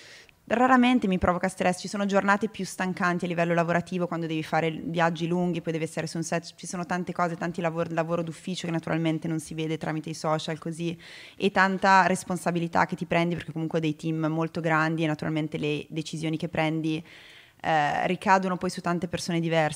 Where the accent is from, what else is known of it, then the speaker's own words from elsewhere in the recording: Cremona, Lombardy, Italy; crescendo comunque a Cremona non mi sono mai sentita veramente parte di un gruppo